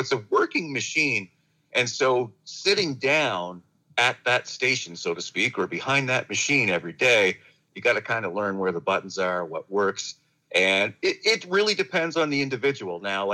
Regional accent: Woodstock, Ontario, Canada; because I grew up here in Woodstock, and I've always listened to local radio, you know, whether it was CJ or, you know, the stations in the U.S.

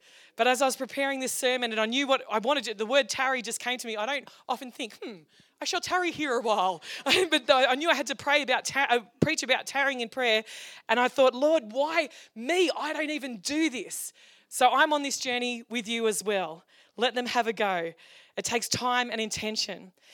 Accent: Australia; as an Australian, I pray for something.

